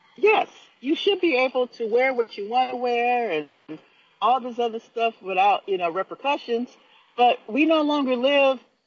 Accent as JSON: {"language": "English", "town": "Los Angeles", "region": "California", "country": "United States", "tie": "born or raised there", "said": "I grew up in South L.A. in the middle, during the, you know, at the height of the crack wars."}